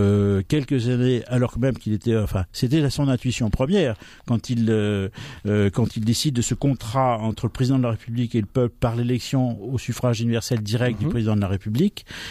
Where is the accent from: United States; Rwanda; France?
France; Chez nous, en France, on ne résout pas les problèmes par la réforme